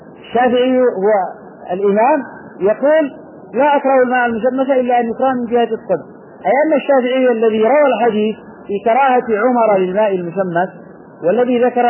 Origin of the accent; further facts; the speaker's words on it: Yemen; عندنا في اليمن أيضا توجد سخانات شمسية،